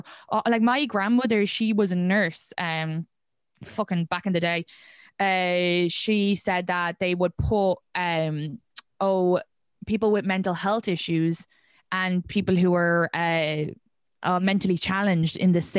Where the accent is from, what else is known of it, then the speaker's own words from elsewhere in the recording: Ireland; now in United States; It's just, I grew up in Ireland. That's a modern country. So I come over here